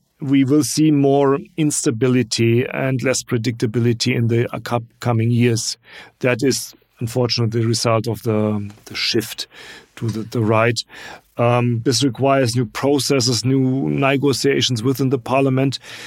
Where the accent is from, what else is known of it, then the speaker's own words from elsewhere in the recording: Germany; my home country, Germany, is the most prominent one.